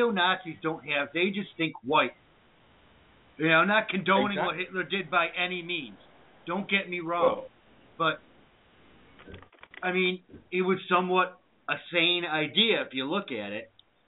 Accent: United States; born there; Like I said, I'm Russian American, but I was born in America.

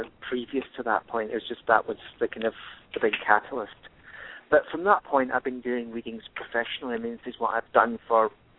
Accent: Glasgow, Scotland, United Kingdom; I'm from Glasgow originally, on the west coast of Scotland. No, the east coast of Scotland, I do apologize to all my Glaswegian friends.

